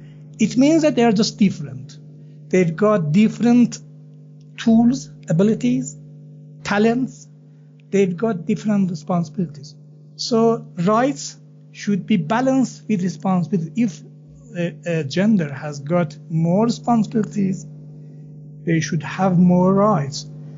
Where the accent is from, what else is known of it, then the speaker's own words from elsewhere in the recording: Iran; from Iran.